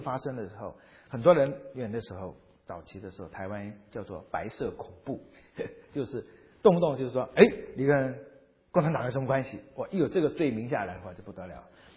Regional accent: Fujian, China; 所以我们是福建人，但是我们家里有时候会吃很多面食，都是山东大婶教的

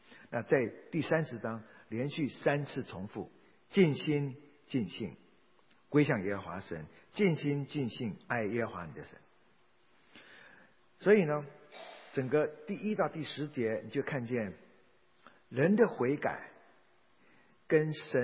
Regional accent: China

